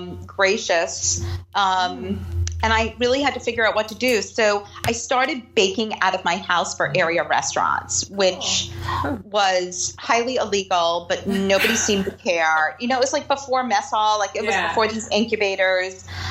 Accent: New Jersey, United States; So I grew up in Jersey, went to school in Boston

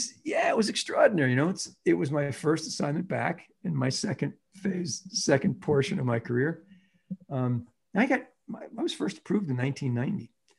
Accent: Ireland; I never do that. I'm Irish.

